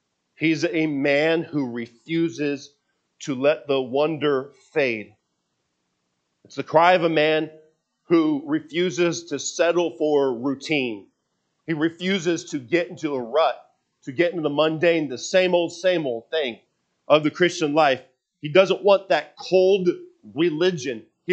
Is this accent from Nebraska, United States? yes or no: no; Washington, United States; I grew up in Washington State, and out our backyard was Mount Rainier, 14,410-foot volcano. And I go back. I haven't lived there since I was 20-something years old.